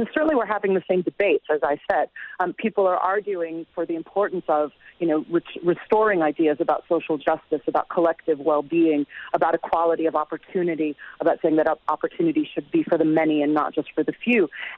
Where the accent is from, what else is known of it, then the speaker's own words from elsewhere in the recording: Chicago, Illinois, United States; I mean, I grew up in Chicago, but I never studied homegrown fascism when I was growing up.